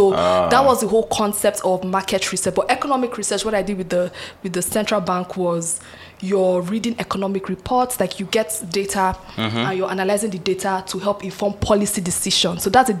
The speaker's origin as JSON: {"language": "English", "town": "Abuja", "region": "Federal Capital Territory", "country": "Nigeria", "tie": "born or raised there", "also_born_or_lived": "Lagos", "said": "I can remember growing up in Nigeria. I was born in Lagos."}